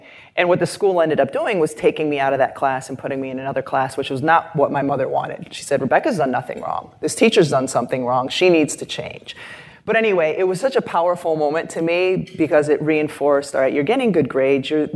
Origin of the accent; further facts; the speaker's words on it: Massachusetts, United States; I'm from Massachusetts, the western part of the state.